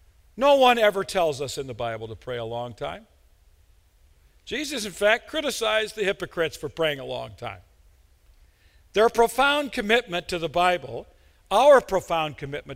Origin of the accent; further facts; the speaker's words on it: Midwest, United States; I'm a Midwesterner, trained by Mark Twain to investigate everything